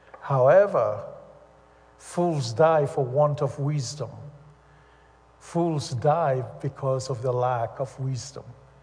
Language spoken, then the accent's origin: English; Canada; now in United States; I'm not an American. I'm Canadian, but I listen to American news too.